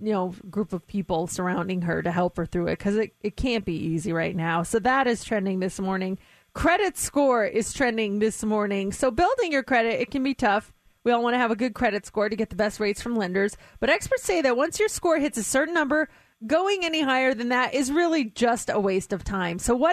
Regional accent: Colorado, United States; there was a girl with my same name in Colorado, and I'm from Colorado.

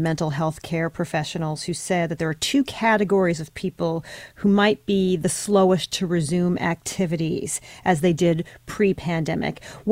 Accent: New Jersey, United States; Oh, yeah. Jersey girl here.

